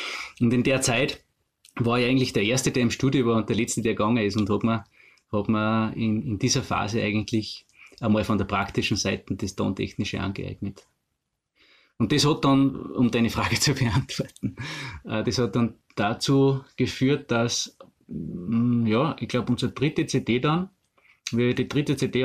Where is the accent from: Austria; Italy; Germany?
Austria; Altaussee, Styria; ich bin ein Altaussee, ich war noch in Altaussee, aber gebürtiger Altaussee.